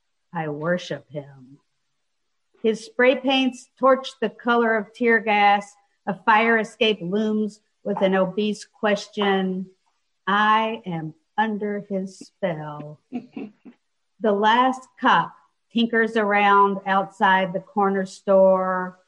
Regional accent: Arkansas, United States; it is the town I grew up in Arkansas. It's they're all little vignettes from this town in Arkansas that was very small, about 4,000 people, and my family owned the only store in town

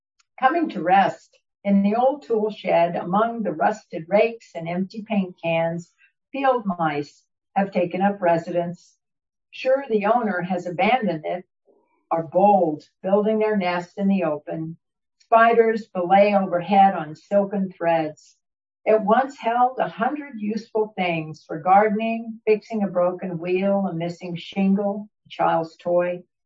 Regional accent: Fredericksburg, Virginia, United States; No, I grew up in Virginia. I grew up in horse country in Virginia, Fredericksburg, Virginia. Very far from here.

